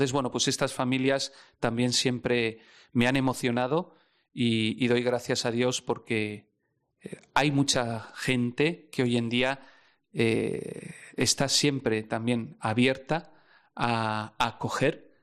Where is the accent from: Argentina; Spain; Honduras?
Spain; Azpeitia, Basque Country; En mi pueblo, que soy de Azpeitia, por ejemplo, todavía siguen los niños saliendo.